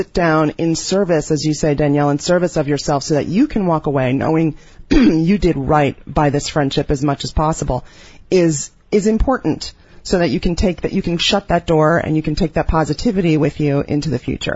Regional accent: Bronx, New York, United States; I grew up in the Bronx, but why not?

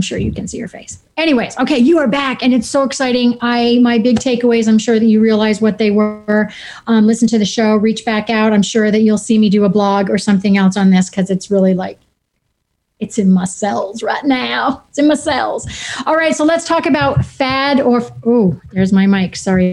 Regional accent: New England, United States; I'm a Yankee. I'm from New England.

